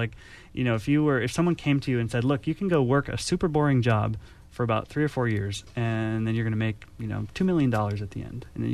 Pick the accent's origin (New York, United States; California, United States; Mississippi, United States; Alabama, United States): California, United States; Aptos; I was born in Watsonville and grew up in Aptos.